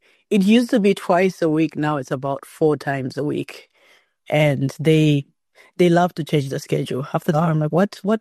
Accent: Malawi; Also growing up in Malawi, where, you know, an artist's career, there isn't a lot of promise with our economy.

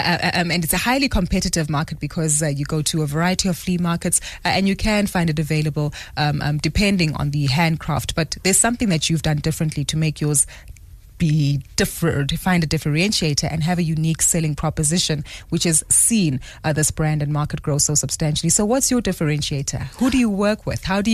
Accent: South Africa; you know us as South African consumers, we are so sensitive.

